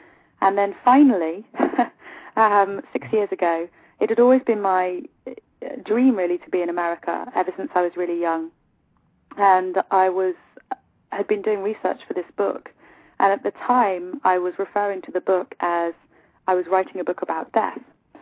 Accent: England, United Kingdom; I was born in England, hence the accent, in a teeny tiny little village that had less than 1,000 people in it.

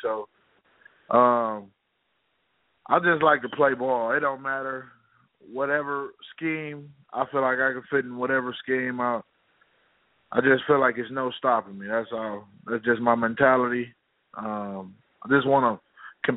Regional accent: Pontiac, Michigan, United States; I'm from Michigan, Pontiac, Michigan.

